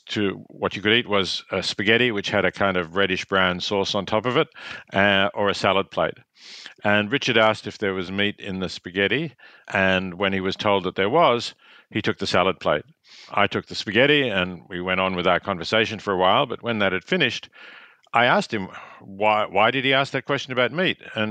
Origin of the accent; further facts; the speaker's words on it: Australia; accent: Australian; I'm Australian, as your people can probably hear, and I'm speaking to you now from Australia.